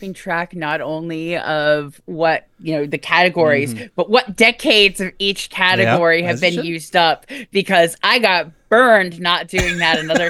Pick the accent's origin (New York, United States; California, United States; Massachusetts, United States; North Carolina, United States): North Carolina, United States; Raleigh; Well, let's see. I grew up in Raleigh, North Carolina.